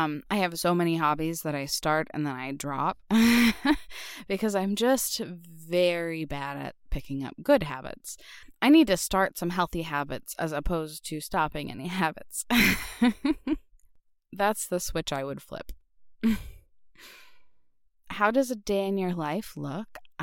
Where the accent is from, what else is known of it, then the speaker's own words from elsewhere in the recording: the South, United States; So, I grew up in the Bible Belt in the South, and so I grew up religious as a part of a religious family.